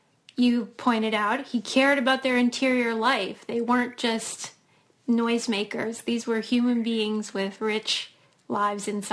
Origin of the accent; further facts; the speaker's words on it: Pittsburgh, Pennsylvania, United States; Yes, I'm from Pittsburgh, so I'm a Fred Rogers enthusiast, and we all worship him here, especially.